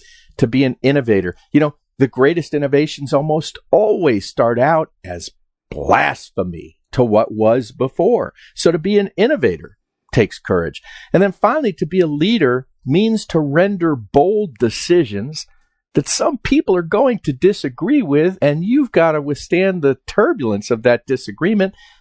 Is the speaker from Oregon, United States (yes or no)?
no; New York, United States; I'm not from West Virginia. I'm from the suburbs of New York.